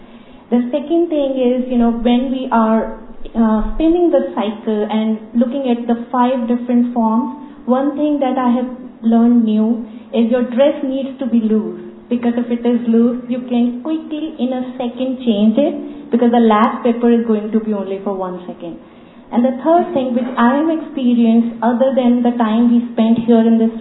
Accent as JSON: {"language": "English", "town": "Chicago", "region": "Illinois", "country": "United States", "said": "I'm from Chicago, US."}